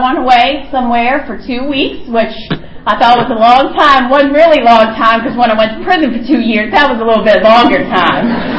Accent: United States; So I grew up in Carroll County in a nice suburban area.

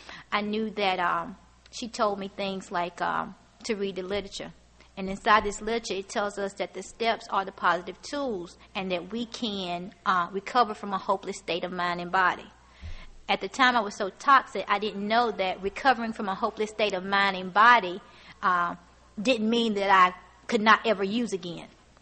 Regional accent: Southern US, United States; because I'm from the South, Southern Baptist

